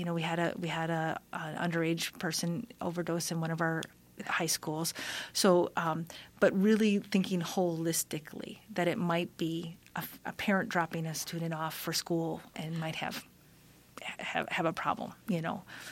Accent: Wisconsin, United States; So I said, well, you know, here I'm from Wisconsin and we get 70% of the funds.

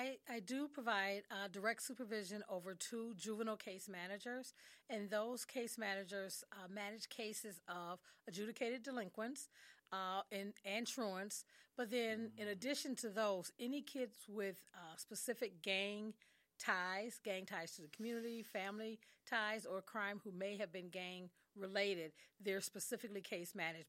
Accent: Milwaukee, Wisconsin, United States; I am originally from Milwaukee.

